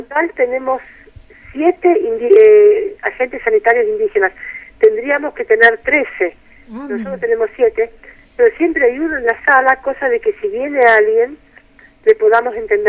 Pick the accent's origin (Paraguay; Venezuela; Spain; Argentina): Argentina; nosotros como argentinos.